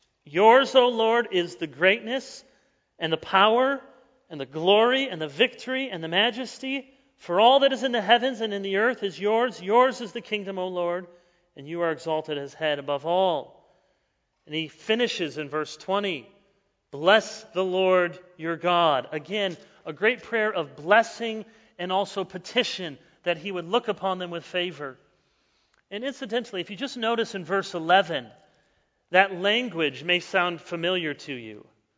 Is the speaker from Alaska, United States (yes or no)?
no; Chicago, Illinois, United States; So I'm from Chicago. I'm a Blackhawks fan.